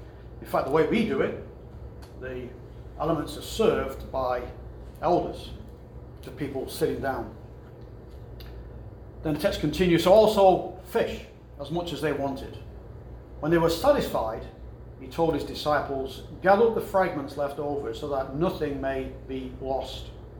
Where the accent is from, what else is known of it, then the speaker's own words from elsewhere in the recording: England, United Kingdom; So when I grew up in England, we talk about food.